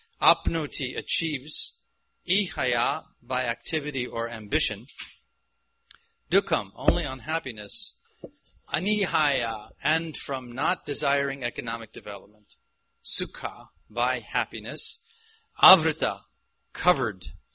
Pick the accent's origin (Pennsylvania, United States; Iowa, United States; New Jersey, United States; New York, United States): New York, United States; I'm a New Yorker, or I guess I should pronounce it properly. I'm a New Yorker. And I joined Krishna Consciousness in London in 1969 when I was 19 years old and stayed in temples for 13 years.